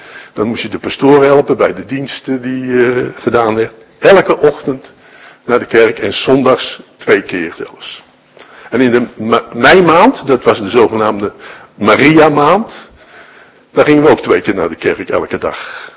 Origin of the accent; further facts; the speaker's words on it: Fijnaart, North Brabant, Netherlands; Ik ben geboren in een klein dorpje in West-Brabant. Voor u misschien totaal onbekend, het heet Fijnaard. Dat ligt in de buurt van Roosendaal. Daar heb ik ook mijn middelbare schoolopleiding gedaan.